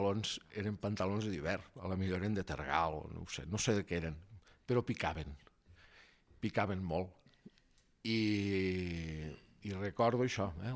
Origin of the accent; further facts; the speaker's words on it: La Cala, Catalonia, Spain; de ser d'on som, de la Cala